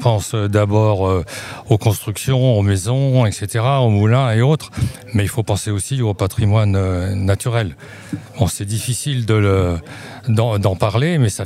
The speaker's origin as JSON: {"language": "French", "country": "France", "tie": "born there", "said": "moi j'habite dans la Vallée du Loir depuis très très très longtemps. Je suis né dans la Vallée du Loir"}